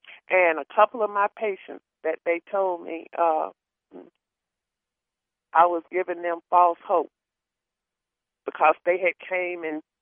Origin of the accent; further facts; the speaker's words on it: Cleveland, Ohio, United States; Those three girls from my hometown, Cleveland, Ohio, that was kidnapped up there.